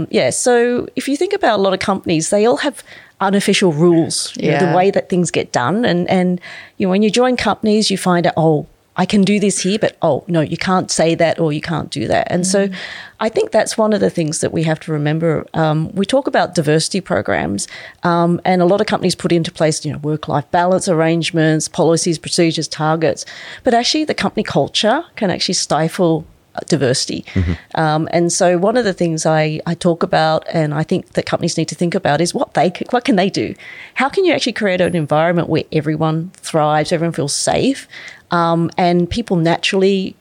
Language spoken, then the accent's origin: English; Tamworth, New South Wales, Australia; I'm fourth generation Asian Australian. Mm-hmm. I was born in Tamworth. So if anyone knows of where Tamworth is, they know it's like 5 hours from Sydney and it's the Australasian country music capital.